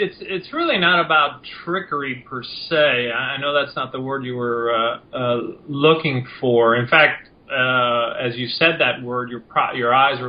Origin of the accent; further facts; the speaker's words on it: Cuba; English is a second language; now in United States; I was an immigrant here. I came from Cuba. I didn't speak English.